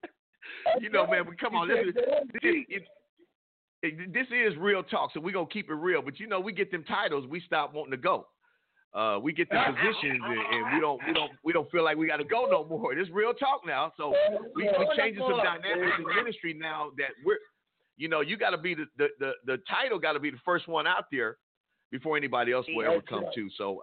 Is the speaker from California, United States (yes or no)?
yes; Compton, California, United States; You know, I grew up in Compton.